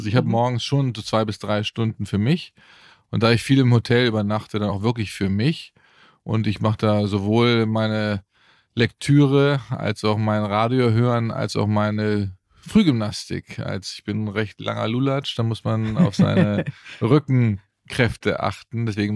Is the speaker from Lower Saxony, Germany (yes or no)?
no; Nuremberg, Bavaria, Germany; Wir kommen aus Nürnberg.